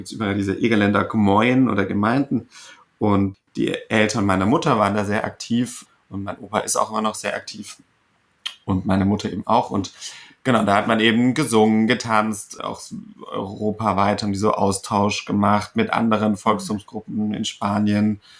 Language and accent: German; Stuttgart, Baden-Württemberg, Germany; komme ich ja aus Stuttgart eben.